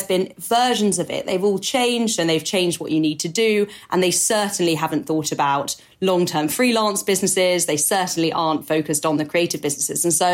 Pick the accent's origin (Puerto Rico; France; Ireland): France; accent: French; English is a second language; which I'm going to butcher with my French accent